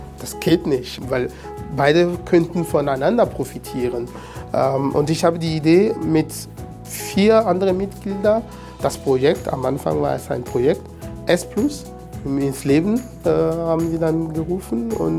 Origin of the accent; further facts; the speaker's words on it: Togo; now in Germany; Ich lebe in Harburg seit 2007. In Deutschland lebe ich seit 2003. Ich komme ursprünglich aus Togo und habe hier in Deutschland Wirtschaftsrecht studiert.